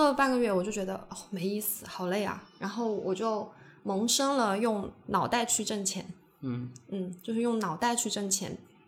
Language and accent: Chinese; China; 我是几几几几年级几几班哪个系的外国留学生，我说我是中国人啊